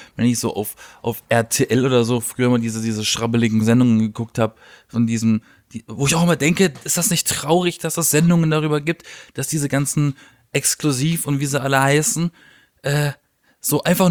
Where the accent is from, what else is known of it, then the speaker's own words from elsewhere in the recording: Baden-Baden, Baden-Württemberg, Germany; weil ich komme hier aus Baden-Baden, das ist ja so das Nest der reichen Menschen und auch der Neureichen besonders.